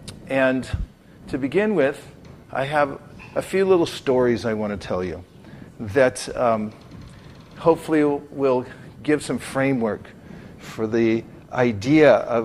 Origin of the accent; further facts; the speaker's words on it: Lafayette, California, United States; I really like the Bay Area in general. I grew up here in Lafayette. Then when I was 16, I became a monk